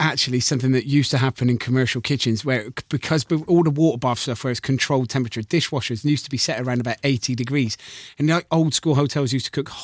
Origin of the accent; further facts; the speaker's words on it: Gloucester, South West England, United Kingdom; Gloucester.